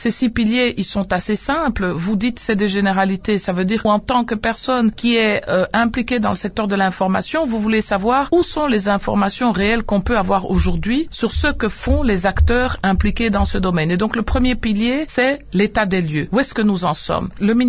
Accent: DR Congo; en tant que citoyenne congolaise, en tant que congolaise, nous ne voulons pas, nous ne devons plus et nous n'acceptons plus de définir finalement la RDC comme ce pays qui serait la capitale du viol.

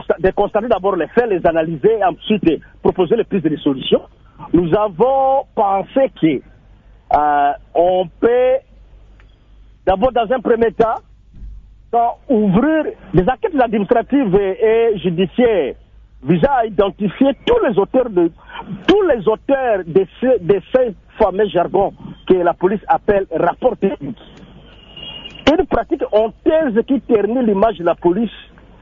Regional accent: DR Congo; ici chez nous, en République démocratique du Congo

